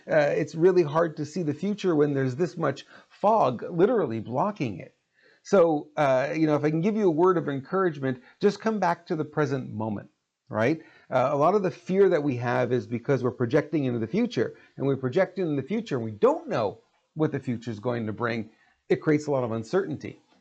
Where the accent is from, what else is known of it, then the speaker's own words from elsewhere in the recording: Montreal, Quebec, Canada; I grew up in Montreal, I know winter, right?